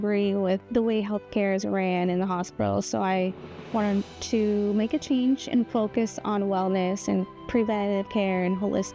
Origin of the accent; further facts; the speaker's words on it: Toronto, Ontario, Canada; moved away as an adult; So I am originally from Canada. I'm from Toronto. I moved down here maybe about 10 years ago.